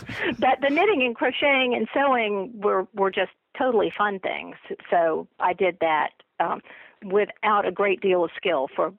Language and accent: English; Georgia, United States; I grew up in Georgia, sort of crafting and doing things.